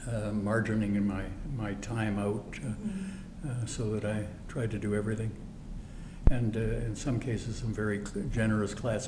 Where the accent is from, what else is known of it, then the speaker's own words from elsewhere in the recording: Vancouver, British Columbia, Canada; also born or lived in Regina / New York; I was born in Regina. My parents came out when I was five, and so I've been other than 2 years in New York, I've been a resident of Vancouver since.